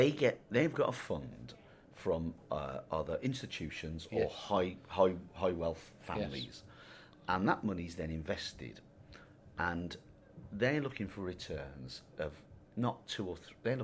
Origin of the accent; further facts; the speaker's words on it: England, United Kingdom; So I said, I'm English, you know. I'm just going home.